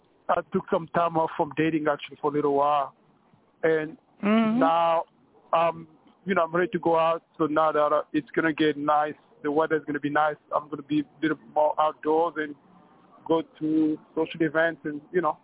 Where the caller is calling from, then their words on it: New York City, New York, United States; New York City.